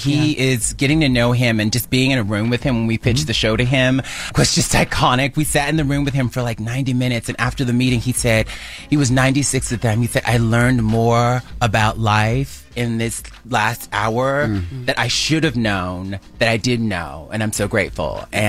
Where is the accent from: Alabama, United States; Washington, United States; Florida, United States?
Alabama, United States; Mobile; It's set in my hometown of Mobile, Alabama.